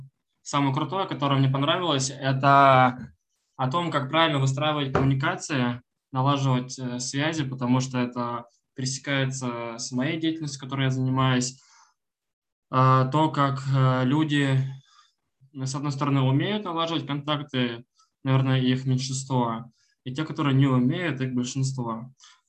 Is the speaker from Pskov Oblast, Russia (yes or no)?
no; Voronezh, Voronezh Oblast, Russia; Я такой, блин, чувак, я тоже из Воронежа.